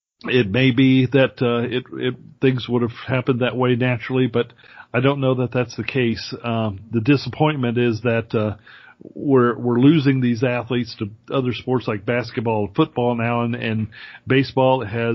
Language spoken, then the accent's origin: English; Orlando, Florida, United States; But the other was in my hometown of Orlando at Tinker Field